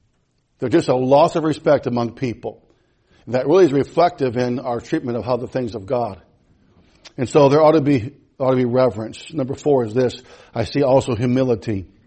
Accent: United States; I am an American.

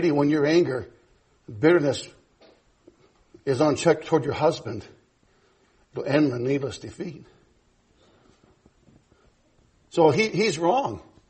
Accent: Midwest, United States; I'm a country boy, born and bred in the Midwest.

